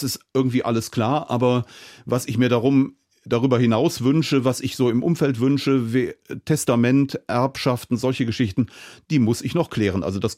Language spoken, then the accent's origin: German; Cologne, North Rhine-Westphalia, Germany; meine Heimatstadt komme, meine Geburtsstadt Köln, wo meine Mutter dann auch gestorben ist und begraben ist